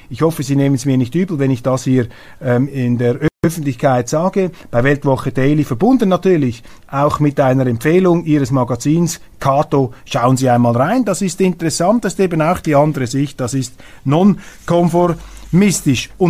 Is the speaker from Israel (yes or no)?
no; Switzerland; Und ich bin ein Schweizer Rechtspositivist